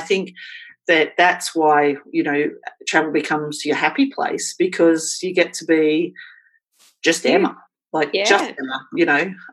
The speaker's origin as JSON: {"language": "English", "region": "Queensland", "country": "Australia", "tie": "born there", "said": "I was born in Queensland."}